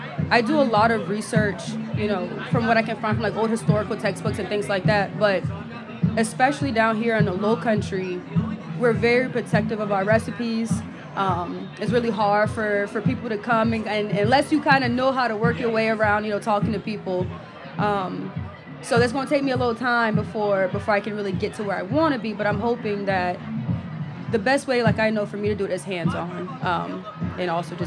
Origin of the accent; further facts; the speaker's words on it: Charleston, South Carolina, United States; I'm from Charleston, so we talk to anybody pretty much.